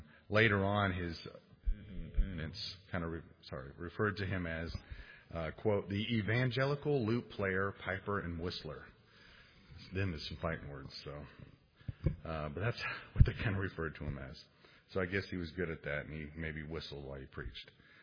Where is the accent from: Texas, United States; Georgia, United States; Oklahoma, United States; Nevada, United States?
Texas, United States; If I mispronounce some of these German names, I'm a Texan, so forgive me.